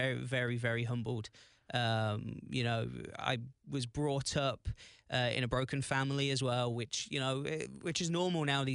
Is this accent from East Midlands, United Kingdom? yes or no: yes; Wellingborough, East Midlands, United Kingdom; now in United States; So I'm from a place just outside of London, about an hour north of London, in Northamptonshire, which is the county, in a little town called Wellingborough.